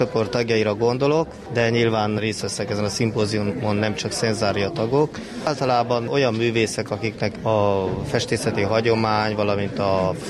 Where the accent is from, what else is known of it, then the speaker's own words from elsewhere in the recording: Transylvania, Romania; now in Budapest, Hungary; Nem vagyok vásárhelyi, Budapesten élek, erdély származású vagyok.